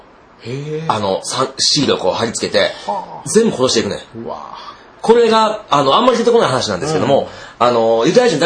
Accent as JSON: {"language": "Japanese", "region": "Kyoto", "country": "Japan", "tie": "born there", "said": "僕ら京都生まれなんで"}